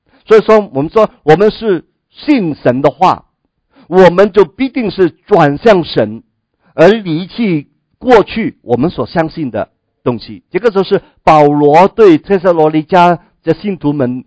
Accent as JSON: {"language": "Chinese", "region": "Guangdong", "country": "China", "said": "我们广东人很喜欢哈讲到功夫这个事情，"}